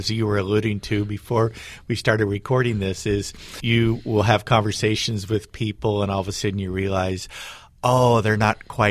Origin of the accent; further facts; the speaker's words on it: Newport Beach, California, United States; I was raised in Newport Beach, as I mentioned, and my father was a big USC football fan, and so was my grandfather.